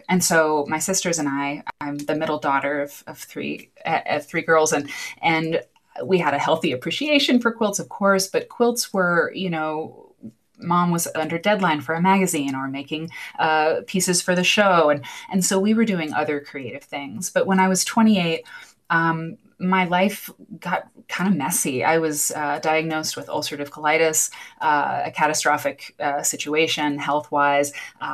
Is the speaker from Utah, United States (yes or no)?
no; Iowa, United States; And I trace it back to being at home in Iowa, my home state, and being at mom's house.